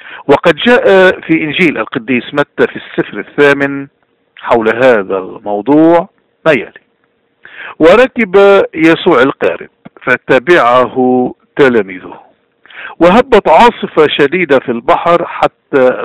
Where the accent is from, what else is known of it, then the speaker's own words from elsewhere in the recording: Lebanon; قديش نحن بحاجة اليوم كلبنانيين عموما وكمسيحيين تحديدا